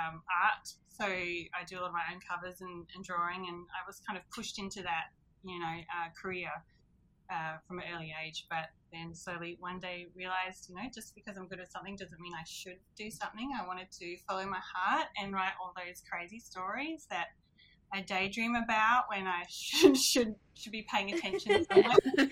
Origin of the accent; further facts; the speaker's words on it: Australia; from Australia. That's where the funny accent's coming from.